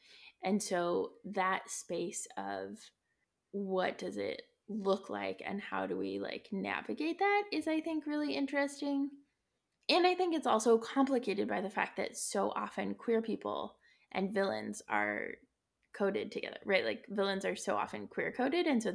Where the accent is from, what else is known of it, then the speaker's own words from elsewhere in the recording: Colorado, United States; Yeah, and I grew up in Colorado. We don't do earthquakes in Colorado.